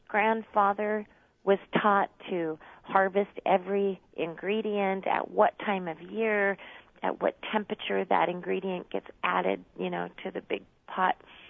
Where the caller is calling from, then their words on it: California, United States; Yes, I'm calling from Southern California, so you got me into work a little early this morning